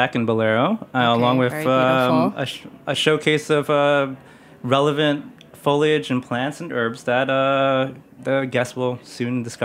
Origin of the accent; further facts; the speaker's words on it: Philadelphia, Pennsylvania, United States; I grew up in Philly. I have a lot of relatives out in Westminster, Garden Grove, out in Southern California.